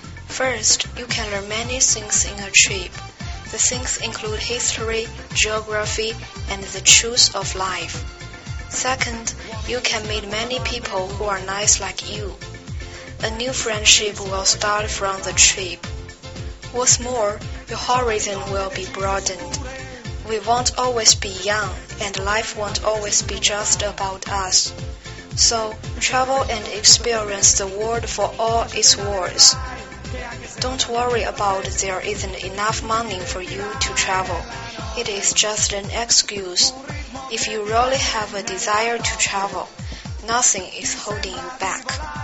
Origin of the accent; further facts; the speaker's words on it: Changsha, Hunan, China; born there; English is a second language; I'm 17 years young, born in Changsha, Hunan.